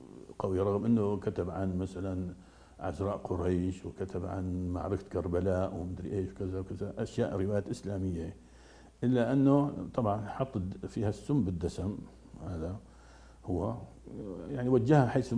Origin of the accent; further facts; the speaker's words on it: Hama, Hama Governorate, Syria; حتى مرة كان عندنا في حماة درج المولد النبوي